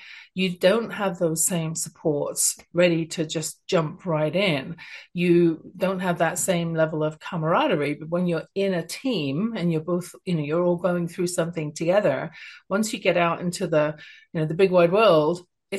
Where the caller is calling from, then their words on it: Canada; Even though I'm speaking from Canada